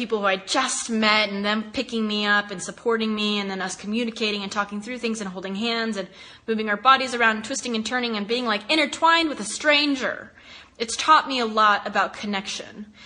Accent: the South, United States; I was raised in the South, by the way, so it's probably different all over the place, but being raised by a very conservative Baptist family in the South.

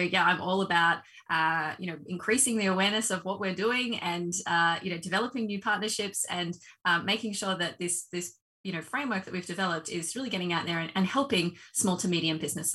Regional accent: Australia; I'm Australian, born and bred here in Oz. I'm a mom of three.

